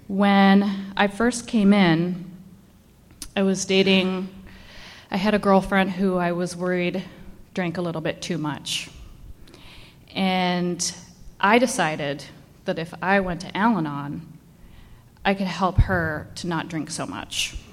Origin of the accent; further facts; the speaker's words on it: San Jose, California, United States; also born or lived in Mountain View; I was actually born in Mountain View, California. And I was actually raised for a few years after I was born in Mountain View in San Jose, California.